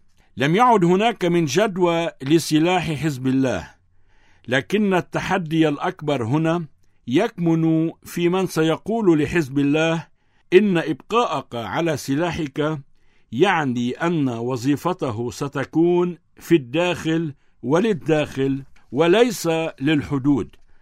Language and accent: Arabic; Lebanon; ما يعنينا كلبنانيين